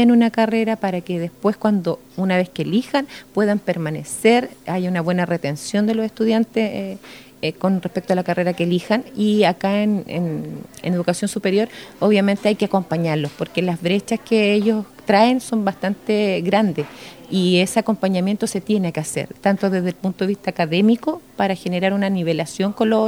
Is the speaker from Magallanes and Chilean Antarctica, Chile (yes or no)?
no; Concepción, Biobío, Chile; Vengo desde Concepción.